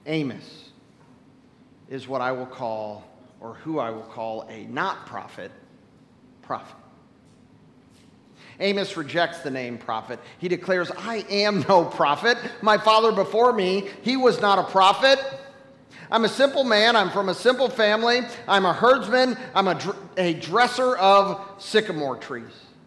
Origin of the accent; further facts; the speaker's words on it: United States; We, as an American Christians, you and I, we have a role to play in what is going on in this country